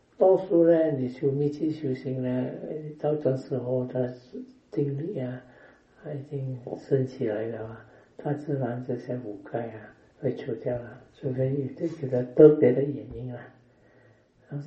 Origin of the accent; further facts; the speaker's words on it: Penang, Malaysia; 因为我们槟城那边啊